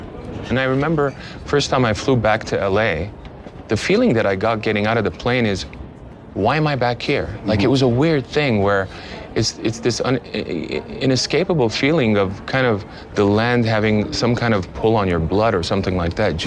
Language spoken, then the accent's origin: English; Los Angeles, California, United States; also born or lived in Lebanon; I was born in Beirut, grew up in L.A. I'm Armenian by culture. Both my parents are Armenian.